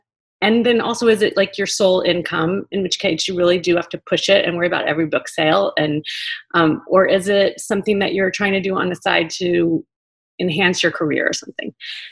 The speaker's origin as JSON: {"language": "English", "region": "Oklahoma", "country": "United States", "said": "But at the time, I was this girl from Oklahoma who had, I thought I had certain principles"}